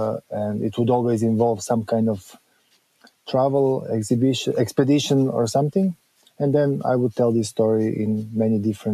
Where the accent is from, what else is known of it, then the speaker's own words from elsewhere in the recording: Zagreb, City of Zagreb, Croatia; English is a second language; I am from Croatia, from Zagreb, capital city of Croatia.